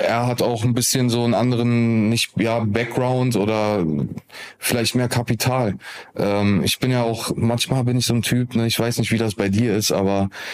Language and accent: German; Düsseldorf, North Rhine-Westphalia, Germany; wir sind jetzt gerade hier in Düsseldorf, in meiner Heimatstadt